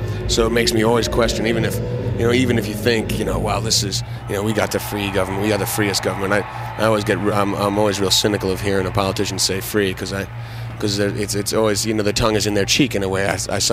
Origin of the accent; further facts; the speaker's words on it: New York, United States; Well, I was born over there, but I grew up in New York and went back there in 1980 and did high school there.